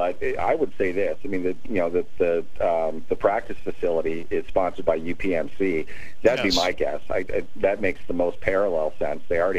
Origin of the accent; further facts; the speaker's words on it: Minneapolis, Minnesota, United States; growing up in Minneapolis, Target Center is where the Timberwolves played.